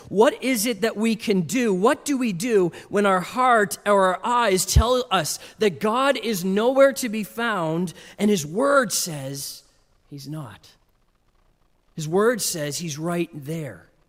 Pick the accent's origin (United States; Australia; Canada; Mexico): Canada; No, but I'm Canadian. I have to say something, right?